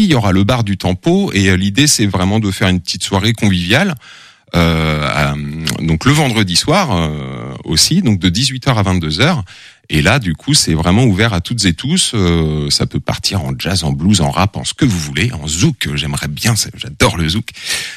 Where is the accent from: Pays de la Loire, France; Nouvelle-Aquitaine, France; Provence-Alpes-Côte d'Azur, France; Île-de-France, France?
Pays de la Loire, France; Angers; Ouais, tout simplement, on habitait là-bas avec mes parents.